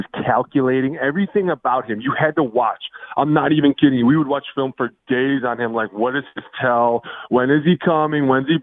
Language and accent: English; Ohio, United States; dude, you speared me because I'm from Ohio.